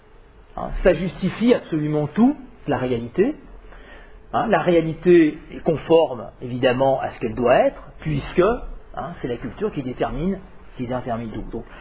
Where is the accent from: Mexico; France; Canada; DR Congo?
France; nous on est Français. peut-être un peu européens aussi.